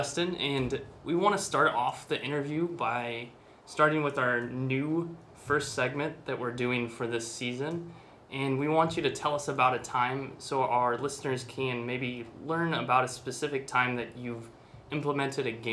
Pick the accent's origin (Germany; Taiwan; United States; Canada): Taiwan; We are all from Taiwan, so we talk about some different topics that are more specific to Taiwan.